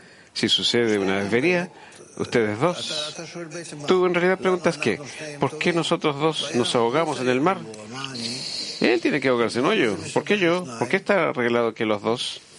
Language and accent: Spanish; Israel; Somos los más estúpidos en el mundo. Somos los israelíes y los judíos.